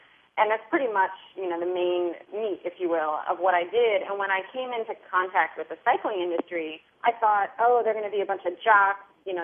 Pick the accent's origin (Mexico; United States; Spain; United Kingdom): United States; Brooklyn, New York; also born or lived in Queens; I live in Brooklyn, and I grew up in Brooklyn and Queens, so I definitely have an affinity for those areas.